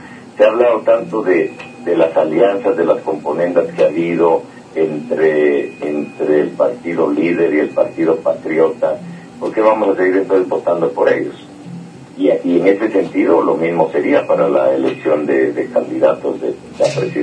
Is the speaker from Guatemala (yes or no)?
yes; Guatemala; sino sencillamente en mi punto de vista como ciudadano guatemalteco.